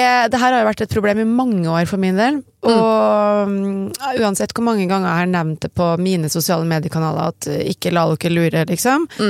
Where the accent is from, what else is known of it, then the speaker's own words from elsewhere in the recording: Zanzibar, Tanzania; now in Norway; Jeg kommer fra Zanzibar